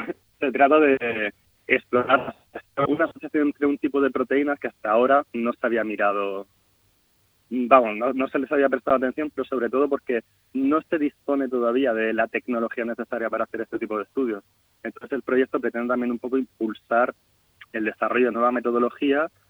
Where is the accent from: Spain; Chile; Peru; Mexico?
Spain; Murcia, Region of Murcia; yo soy de Murcia y estudié en Murcia química. Hice allí la licenciatura de química.